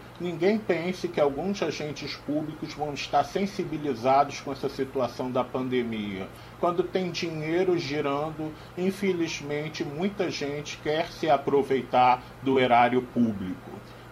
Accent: Rio de Janeiro, Brazil; No Rio de Janeiro, minha terra natal, aquela terra de tantos escândalos

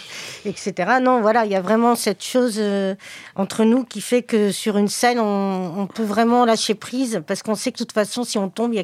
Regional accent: Poitiers, Nouvelle-Aquitaine, France; J'étais de Poitiers avant, etc. Oula. Et puis après, je suis arrivée ici dans la Lubigeoise

